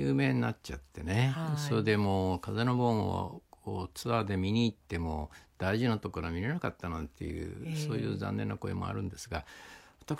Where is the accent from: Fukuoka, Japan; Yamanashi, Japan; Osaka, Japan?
Fukuoka, Japan; まあ、僕は福岡ですから、まあ、 … とかねしょうがないからそういうのを歌わせられてましたけども、